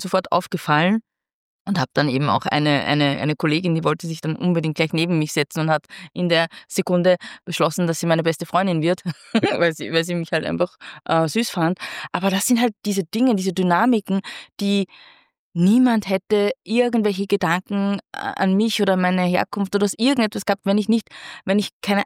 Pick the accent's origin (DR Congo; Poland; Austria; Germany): Austria; Linz, Upper Austria; moved away as an adult; now in Vienna, Austria; in der Zeit, wo ich groß geworden bin, auch in Linz, ja, Wien ist dann natürlich etwas ganz was anderes und auch genau der Grund, warum ich nach Wien gezogen bin nach der Matura